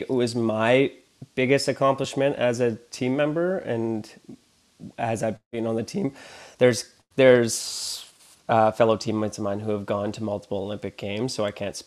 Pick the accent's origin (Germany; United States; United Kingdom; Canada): Canada; But ultimately, I think it was a very proud moment as a Canadian